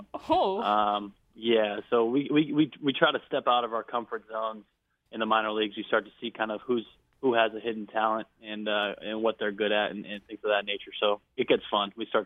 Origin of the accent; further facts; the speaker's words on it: Boston, Massachusetts, United States; I'm from Boston, and he's one of my – him and Mark Wahlberg are a few of my favorite Boston actors.